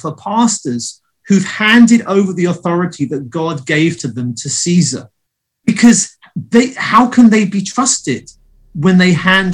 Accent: England, United Kingdom; moved away as an adult; now in United States; Not local, no. Not from these parts. I'm British born and bred, from the land of Spurgeon. I've been a pastor for about 20 plus years now, initially in England.

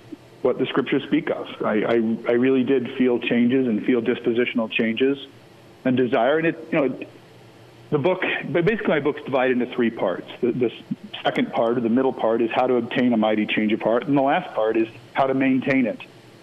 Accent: Las Vegas, Nevada, United States; I don't know that, you know, I grew up in Las Vegas and I'm a male.

